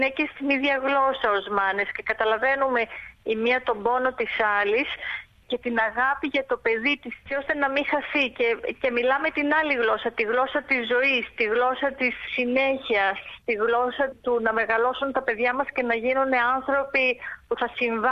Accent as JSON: {"language": "Greek", "town": "Athens", "region": "Attica", "country": "Greece", "tie": "born or raised there", "said": "έχω μέσα μου πολύ έντονη και την ελληνικότητα αλλά και την εβραϊκότητα. Αλλά το ότι μεγάλωσα και γεννήθηκα στην Αθήνα σε μια εβραϊκή οικογένεια που ήταν λαϊκή"}